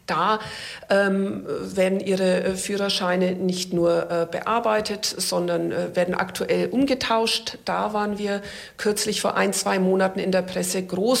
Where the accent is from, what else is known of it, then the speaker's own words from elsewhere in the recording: Nuremberg, Bavaria, Germany; Und mir hat es halt ganz gut gefallen, für meine Heimatstadt zu arbeiten, die ich auch sehr liebe. Und dann habe ich relativ schnell bemerkt, es ist zwar einerseits schön, juristische Prozesse für die Stadt Nürnberg zu führen